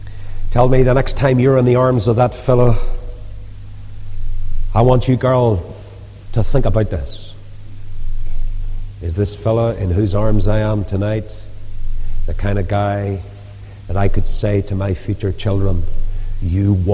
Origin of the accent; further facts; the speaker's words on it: Ireland; You go to America and say, I'm an Irishman. See a little smile come over their face? Oh, you're from Ireland, are you?